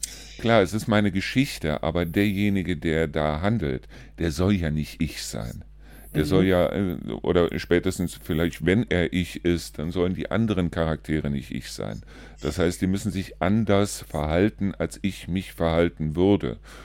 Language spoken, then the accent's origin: German; Neuss, North Rhine-Westphalia, Germany; now in Trendelburg, Germany; sondern ich bin ein geborener Neusser und ich bin in Neuss groß geworden und habe 53 Jahre in Neuss gelebt und jetzt lebe ich seit 4 Jahren hier in Trendelburg